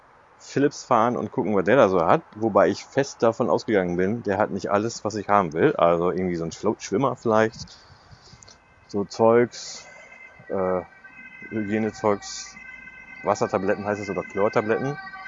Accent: Lower Saxony, Germany; der mir aus meiner Heimatstadt bekannt ist. Die kommen auch aus Osnabrück oder aus Bissendorf.

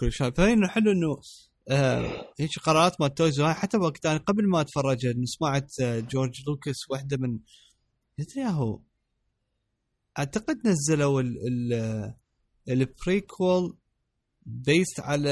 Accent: Iraq; حتى الاكشن فيجر مالتهم كان عندنا بالعراق

